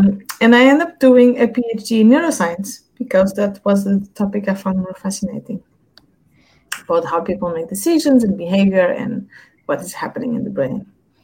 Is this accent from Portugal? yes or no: yes; Portugal; I'm European, sort of. So my father's from Portugal, my mother's from the Netherlands. And I grew up in Portugal and I studied biology in Portugal